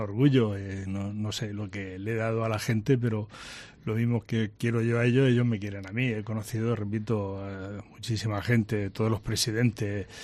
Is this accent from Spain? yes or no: yes; Region of Murcia, Spain; eso lo he llevado en la sangre como bien murciano y ahí estoy